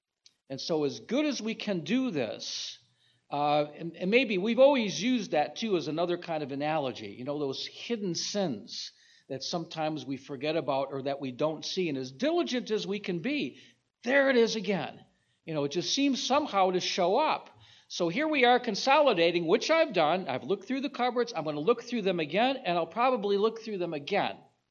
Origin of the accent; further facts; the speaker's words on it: Michigan, United States; Because I grew up in Michigan where everything, well, you cook the tar out of it.